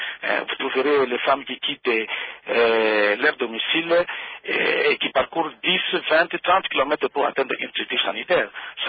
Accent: Maniema, DR Congo; Bon, ici chez nous, au Maniema

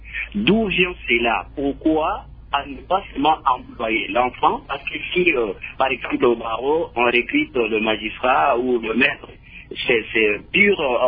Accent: DR Congo; chez nous en RDC

